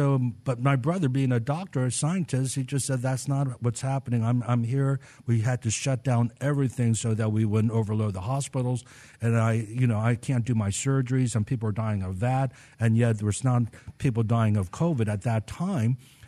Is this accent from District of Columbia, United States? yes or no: yes; Washington, District of Columbia, United States; born or raised there; also born or lived in Maryland